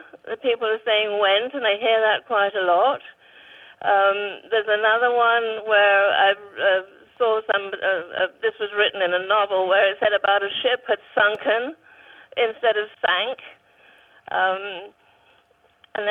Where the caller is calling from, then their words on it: Potrero, California, United States; I'm calling from Potrero, way down south, down near the border.